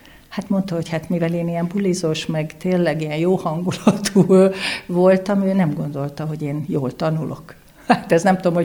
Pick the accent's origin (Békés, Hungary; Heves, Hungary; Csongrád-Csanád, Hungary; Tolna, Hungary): Békés, Hungary; Békéscsaba; also born or lived in Transdanubia; majdnem Szegeden születtem, de aztán végül is elkerültünk a Dunántúlra, és ez Békés Csabán volt. Ez Békés Csabán volt, ott érettségiztem, és úgy jelentkeztem Szegedre.